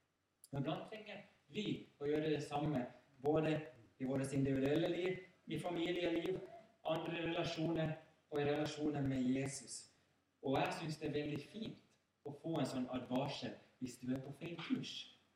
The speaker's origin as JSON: {"language": "Swedish", "country": "Finland", "tie": "born or raised there", "said": "Jag drev på med lite orientering så länge medan jag bodde hemma i Finland"}